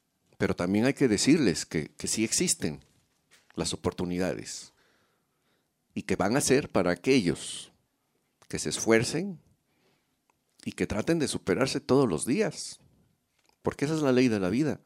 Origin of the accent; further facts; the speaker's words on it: Guerrero, Mexico; born there; El estado de Guerrero, donde yo nací